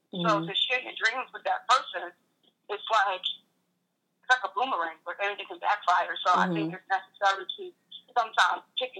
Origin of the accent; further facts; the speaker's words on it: Bronx, New York, United States; So I grew up in the Bronx, right? I grew up in the neighborhoods of people that didn't want to see you win.